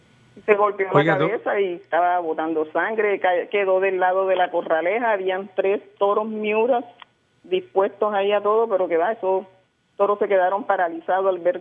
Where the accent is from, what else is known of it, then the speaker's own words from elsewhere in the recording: Sincelejo, Sucre, Colombia; now in Soledad, Colombia; Vivo en Los Almendros, Soledad, pero yo soy de Sabanas de Beltrán, Sucre, y me crié en Sincelejo.